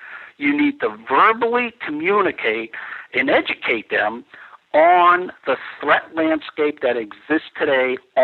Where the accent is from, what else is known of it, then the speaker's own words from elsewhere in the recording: Boston, Massachusetts, United States; accent: Boston; And I'm from Boston. I probably have a very strong Boston accent.